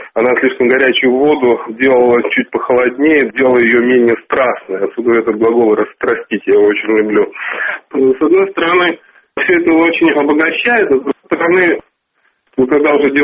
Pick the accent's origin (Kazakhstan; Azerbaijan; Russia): Azerbaijan; Absheron; Я родом с Абширона, да, это такой есть полуостров Каспийского моря.